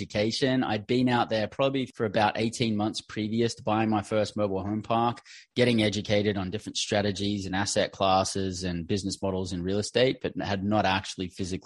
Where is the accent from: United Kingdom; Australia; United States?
Australia; moved away as an adult; So originally born and bred in Australia